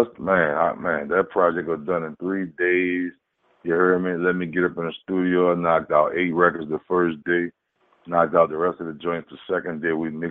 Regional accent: New Orleans, Louisiana, United States; Growing up in Holy Grove, the 17th, you hear me? The same home of … one of the greatest rappers to ever do it, right?

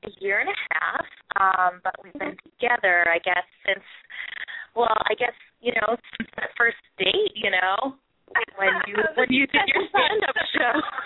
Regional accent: Boston, Massachusetts, United States; I grew up around here in Boston, but I left home to go to college out in Pittsburgh.

